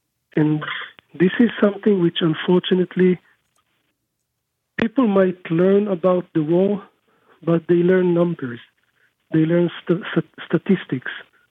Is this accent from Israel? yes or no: yes; Israel; now in Turkey; someone who lives in Israel, someone who was born and raised in Israel, I live in Turkey now